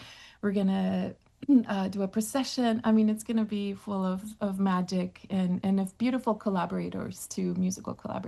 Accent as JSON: {"language": "English", "town": "Ciudad Juarez", "region": "Chihuahua", "country": "Mexico", "said": "I am from Ciudad Juarez, Janae, mm-hmm. and I got to see with my very own eyes as we were driving at a highway, people were walking. I got to see these migrants because I'm from a border town."}